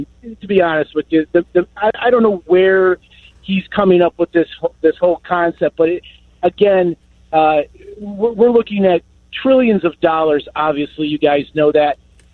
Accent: Buffalo, New York, United States; You know, actually, I'm from Buffalo, New York, and I'm heading down to New York.

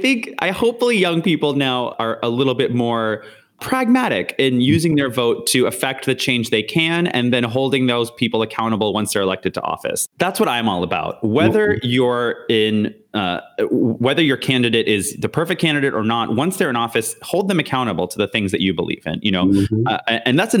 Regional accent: Canada; now in United States; It kind of points me out to how much maybe, I guess, privilege I had before when I didn't really think about being Canadian.

